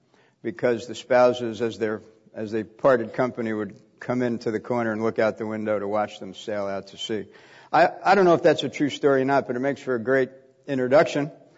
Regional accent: Bayonne, New Jersey, United States; You know, I grew up in Bayonne, New Jersey, and at the height of the Cold War, when the possibility of a nuclear exchange with the Soviet Union actually felt real.

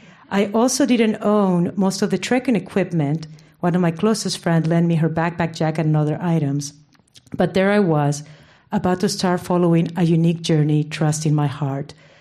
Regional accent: Lima, Peru; I was born and raised in Lima, Peru

